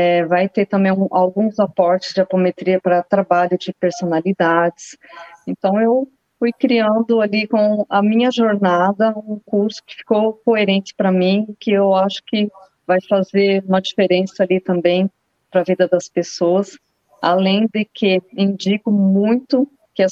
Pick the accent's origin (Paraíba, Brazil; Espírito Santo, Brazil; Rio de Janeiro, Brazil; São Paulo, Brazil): São Paulo, Brazil; Araraquara; now in Brusque, Brazil; Sou do interior de São Paulo, pertinho ali, em Araraquara, viu, André? Minha cidade natal. Mas estou aqui em Brusque, já há 12 anos.